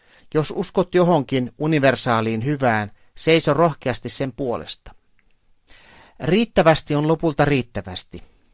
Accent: Israel; palasin Israeliin ihan senkin vuoksi, että tämä on myös minun kotimaani.

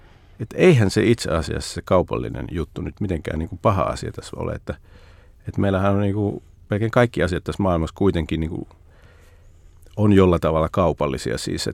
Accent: Siilinjärvi, North Savo, Finland; also born or lived in Lappeenranta; mä en oikein ole mistään kotoisin, kun mä oon syntynyt siis Lappeenrannassa ja sitten me siirryttiin tuonne Savoon Siilinjärvelle niin kuin kouluajoiksi ja sitten mä sieltä lähdin heti taas sitten armeijaan ja opiskelemaan tuonne Helsinkiin nyt mun vanhemmat niin kun asuu Puumalassa

